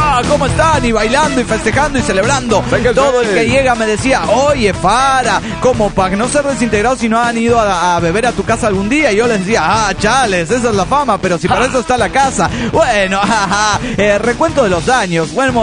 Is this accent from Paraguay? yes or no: no; Mexico City, Mexico; del DF mexicano.